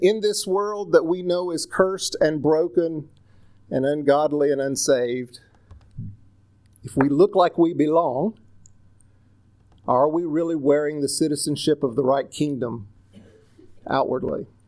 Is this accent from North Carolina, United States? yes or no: yes; North Carolina, United States; born or raised there